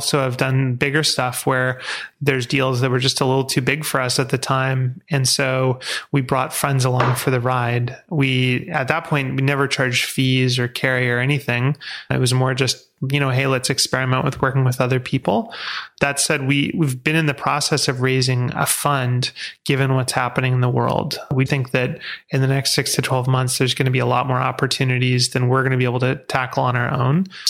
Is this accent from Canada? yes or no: yes; Vancouver, British Columbia, Canada; I grew up in Vancouver, and I went to school with a lot of really rich kids